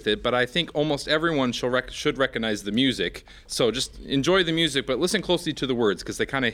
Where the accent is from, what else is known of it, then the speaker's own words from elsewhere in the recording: Buffalo Center, Iowa, United States; I was born in Mason City, and I grew up in Buffalo Center, Iowa, right up on the northern border of the state. little small town, but good people up there.